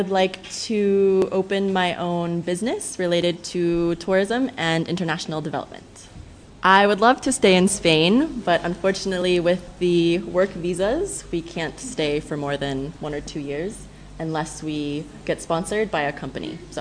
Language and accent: English; Leawood, Kansas, United States; Well, I am from Leawood, Kansas. So my hometown, I don't know. Actually, I don't like my hometown that much. It's kind of boring, so there's not that much to tell.